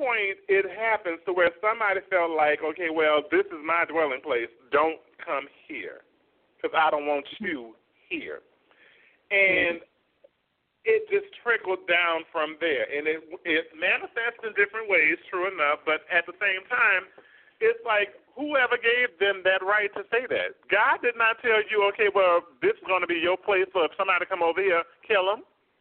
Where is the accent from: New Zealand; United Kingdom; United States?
United States; New Orleans, Louisiana; now in Atlanta, United States; I grew up in New Orleans, but I'm living here for the past 17 years in Atlanta.